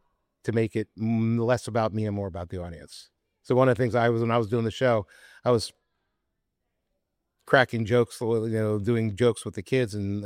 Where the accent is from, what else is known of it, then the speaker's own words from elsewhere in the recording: Philadelphia, Pennsylvania, United States; born there; I was born in Philadelphia. I was born in the hospital because I wanted to be near my mommy.